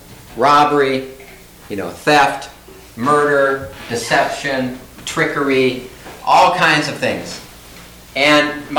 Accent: Minneapolis, Minnesota, United States; Whenever I tell people I'm from Minneapolis, the usual response is, it's a really nice city.

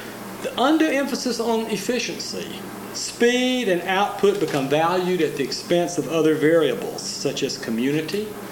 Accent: Virginia, United States; I'm from Central Virginia, and a little bit further west of us is the Appalachian culture

